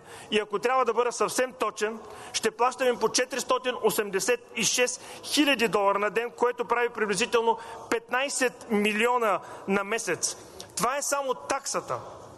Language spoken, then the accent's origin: Bulgarian; Varna, Varna Province, Bulgaria; независимо че аз съм от Варна.